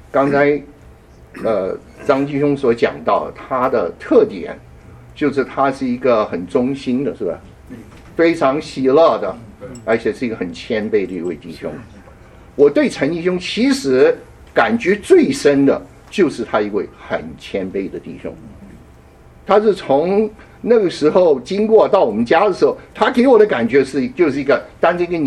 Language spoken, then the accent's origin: Chinese; Japan; Chinese is a second language; now in United States; 我在日本长大了，所以你要原谅我，如果我的中国话讲得不好。而且我因为我从日本长大以后，我就到美国来